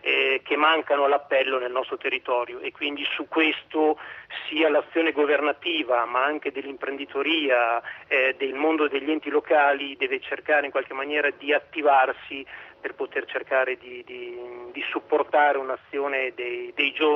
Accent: Forlì, Emilia-Romagna, Italy; Io sono di Forlì e quindi vivo nella dinamica Romagna e quindi regione Emilia-Romagna.

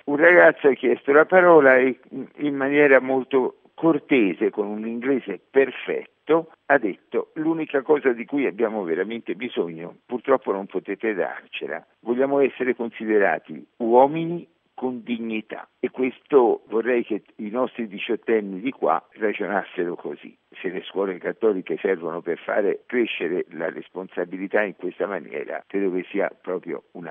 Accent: Umbria, Italy; Io vengo dall'Umbria, del terremoto del 97.

